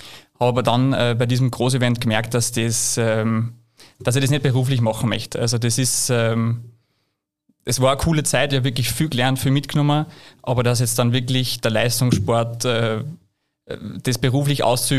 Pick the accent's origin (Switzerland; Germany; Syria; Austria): Austria; Upper Austria; Also wir kommen wirklich vom Land, sehr kleine Dörfer in der Nähe vom Attersee. Ich komme aus Gampern